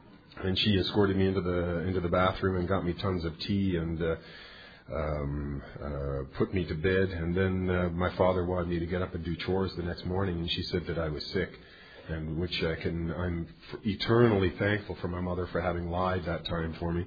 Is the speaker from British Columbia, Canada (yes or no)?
no; Toronto, Ontario, Canada; also born or lived in Montreal, Canada; coming to Toronto, where I was born, because I had taken a geographic cure and moved to Montreal, and I came here from Montreal with friends.